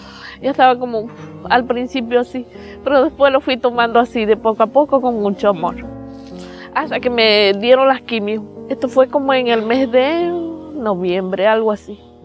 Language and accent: Spanish; Chone, Manabí, Ecuador; Soy de Chone, soy chonera, quien dice.